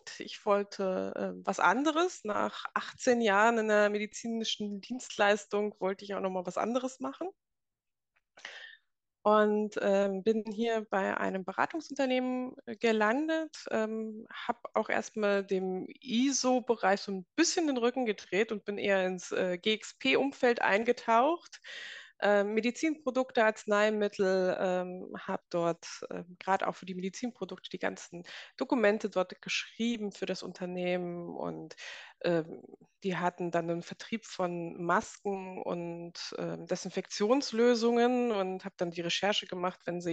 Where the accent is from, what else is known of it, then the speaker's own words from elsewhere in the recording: Lower Saxony, Germany; now in Saarland, Germany; bin ich im Saarland seit 3 Jahren. Und es gefällt mir hier sehr gut. Ich komme eigentlich aus dem Norden, aus Niedersachsen und bin jetzt schön weit in den Süden gefahren, sozusagen.